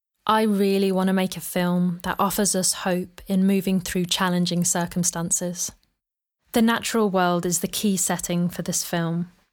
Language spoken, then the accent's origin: English; Birmingham, West Midlands, United Kingdom; rooted in my hometown of Birmingham, England, and parts of the more rural West Midlands region. Having spent most of my life here in Birmingham